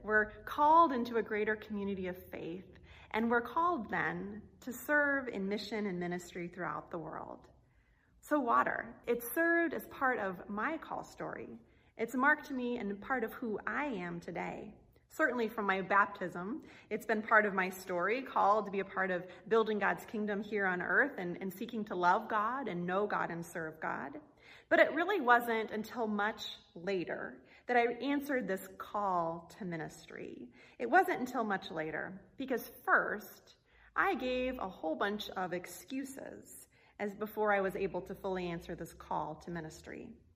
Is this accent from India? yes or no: no; Nebraska, United States; now in Michigan, United States; You see, I'm from Nebraska originally, the great Cornhusker state, the state with lots of corn and cattle and other crops, and finding bodies of water is a little bit fewer and far between than what we have so plentifully here in Michigan.